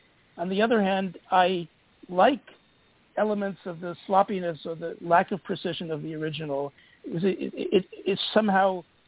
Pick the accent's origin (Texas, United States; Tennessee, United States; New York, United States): New York, United States; born there; first language German; I'm the child of refugees from Vienna, so I grew up with German as my native tongue, but I never studied German in school. So I was born here. I was born in New York. So I really have two native tongues